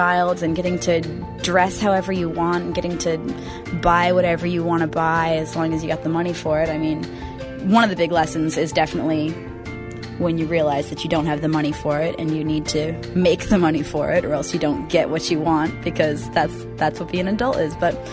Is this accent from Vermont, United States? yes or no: yes; Westford, Vermont, United States; now in Portland, United States; I am originally from Westford, Vermont. I am now living in Portland, Oregon, however, and I am almost 24 years old.